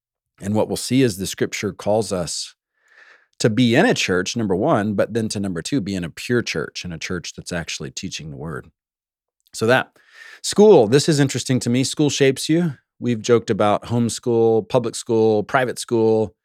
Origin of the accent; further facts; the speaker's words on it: Savannah, Georgia, United States; And I'm from the South. And yes, I am from Savannah, Georgia, some of you make fun of me for.